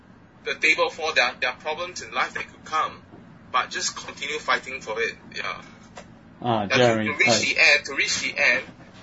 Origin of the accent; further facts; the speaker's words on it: Singapore; now in San Diego, United States; I came all the way from Singapore, now I'm in San Diego